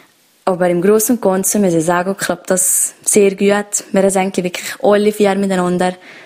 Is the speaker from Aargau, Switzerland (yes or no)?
no; Valais, Switzerland; accent: Walliser-Deutsch; Also wir werden halt schon sehr viel auf das Walliser-Deutsch angesprochen.